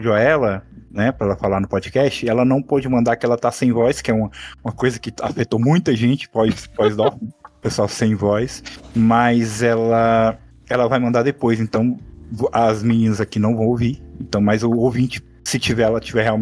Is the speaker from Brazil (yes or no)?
yes; Northeast Region, Brazil; also born or lived in Rio de Janeiro; a gente é do Nordeste, mas o dela é diferente do meu, sabe?